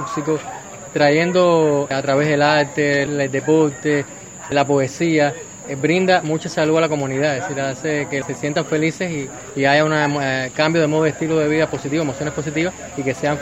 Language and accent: Spanish; Matanzas, Cuba; ser designado delegado directo al Congreso por la provincia de Matanzas, delante de mi barrio, delante de mi pueblo